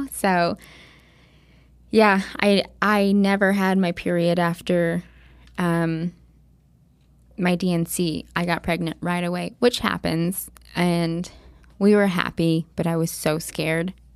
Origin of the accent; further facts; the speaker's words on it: Fairbury, United States; You know, the people I knew from my hometown, just so nice.